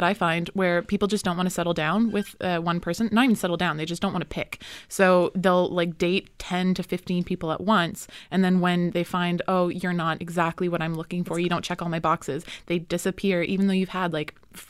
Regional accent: East Coast, United States; I'm from the East Coast, where dating apps aren't big

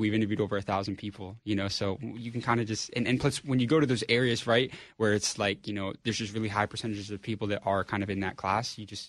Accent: Washington, District of Columbia, United States; You know, we're from the Washington, D.C. area.

